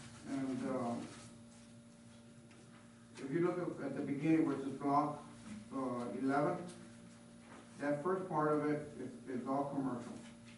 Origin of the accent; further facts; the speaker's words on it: Dallas, Texas, United States; I am from Dallas, Texas, getting up in age and stuff